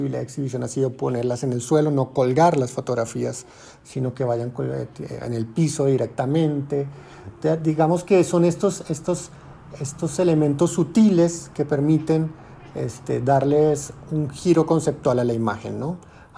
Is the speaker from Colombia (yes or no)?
yes; Colombia; siendo colombiano, tengo un nivel de conciencia de lo que significan estos personajes